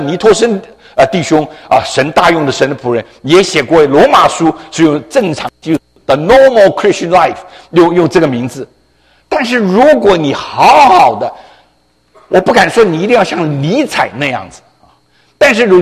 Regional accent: China; 我们中国人吧，喜欢福哦，你喜欢不喜欢福？

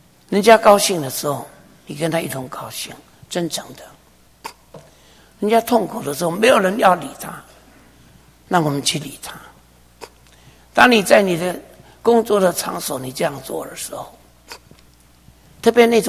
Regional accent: China; 你知道什么叫恶意泪吗？假慈悲，对不对？我们中国人叫做猫哭老鼠。

